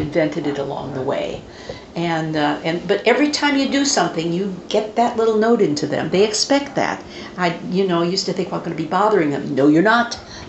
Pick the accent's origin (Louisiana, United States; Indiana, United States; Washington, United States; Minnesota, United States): Indiana, United States; moved away as an adult; She was and I'm from Indiana, so I'm, you know, I mean, what you sees is what you gets, kind of.